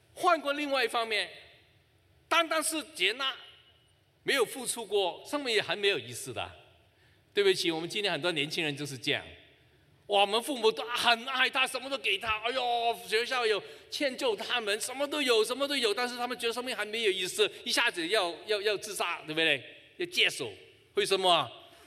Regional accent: China

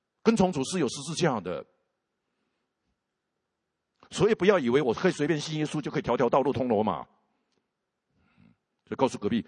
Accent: China; 这个神机我们从中国来最了解

